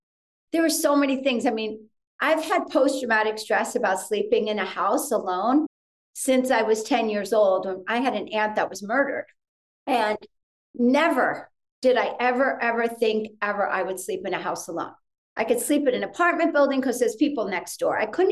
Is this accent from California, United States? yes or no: no; Teaneck, New Jersey, United States; born there; Yeah, Teaneck. I was born in Holy Name Hospital.